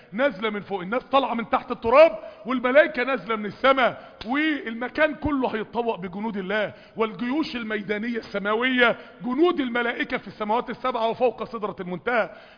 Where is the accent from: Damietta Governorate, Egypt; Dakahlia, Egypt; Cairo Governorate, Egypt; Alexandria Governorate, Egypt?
Dakahlia, Egypt; Mansoura